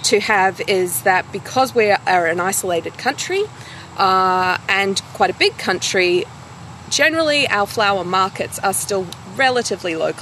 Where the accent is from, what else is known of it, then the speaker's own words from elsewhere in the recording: Victoria, Australia; I have a small growing field in my hometown, which is an hour north of Melbourne in Australia.